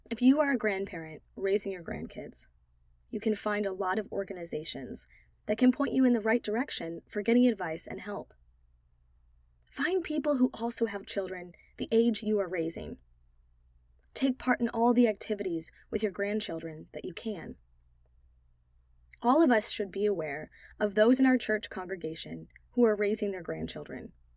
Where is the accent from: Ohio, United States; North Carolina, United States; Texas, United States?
Ohio, United States; In my home state of Ohio alone